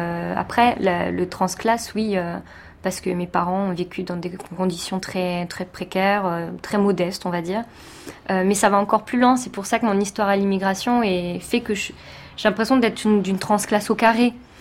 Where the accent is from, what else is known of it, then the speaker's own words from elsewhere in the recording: France; moi je suis née ici et je suis française et je me considère comme ça.